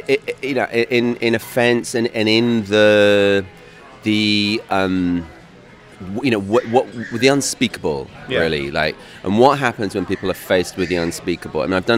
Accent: England, United Kingdom; accent: English; now in New York, United States; Since I'm now get identified as a New Yorker by other Americans in other parts, the English accent kind of gets bracketed into some sort of New Yorker thing.

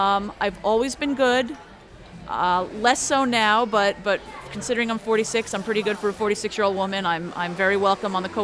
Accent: New Jersey, United States; And because I was from New Jersey and they were all New Yorkers, I was just instantly not going to be in the club.

